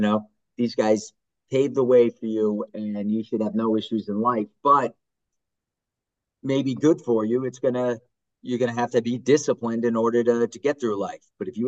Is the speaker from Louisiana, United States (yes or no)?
no; Massachusetts, United States; I'm from Massachusetts